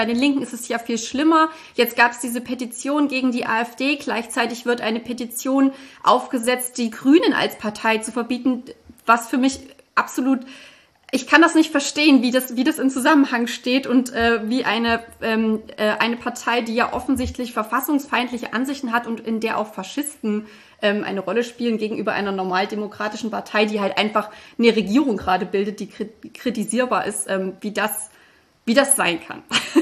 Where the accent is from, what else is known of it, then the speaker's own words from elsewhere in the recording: Thuringia, Germany; ich als Thüringerin